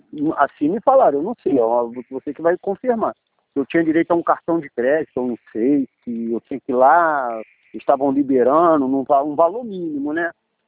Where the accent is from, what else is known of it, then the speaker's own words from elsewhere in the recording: São João de Meriti, Rio de Janeiro, Brazil; eu sou de São João de Meriti, o município. Eu moro aqui em Coelho, eu moro em Coelho da Rocha.